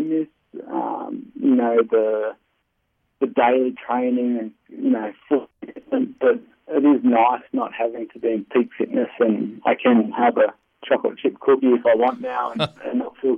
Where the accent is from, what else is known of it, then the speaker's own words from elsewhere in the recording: Bathurst, New South Wales, Australia; I suppose you could say I'm a country boy. I was born in Bathurst. I grew up here. We're regional. We're not Sydney.